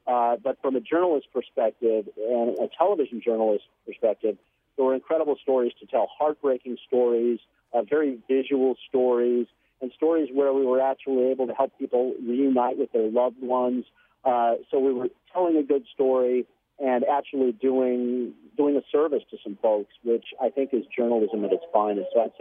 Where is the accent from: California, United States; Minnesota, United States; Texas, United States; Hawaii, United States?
California, United States; I'm growing up in Southern California, experienced earthquakes.